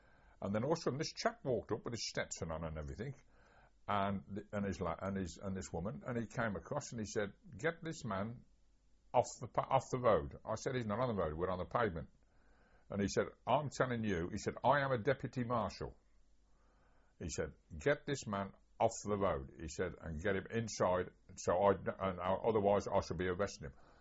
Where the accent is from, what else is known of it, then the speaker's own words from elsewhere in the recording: England, United Kingdom; And I said, well, we're not Canadians. We're from England.